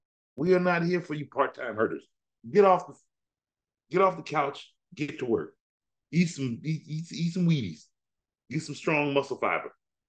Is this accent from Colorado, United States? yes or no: no; Waukegan, Illinois, United States; I am a Chicago Bears fan. I'm from Chicago. I'm from Waukegan, Illinois.